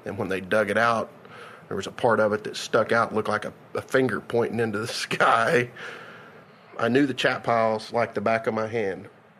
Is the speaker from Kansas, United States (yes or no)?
yes; Treece, Kansas, United States; also born or lived in Columbus, Kansas; I was born in Columbus, Kansas, but lived here in Treece pretty much my entire life.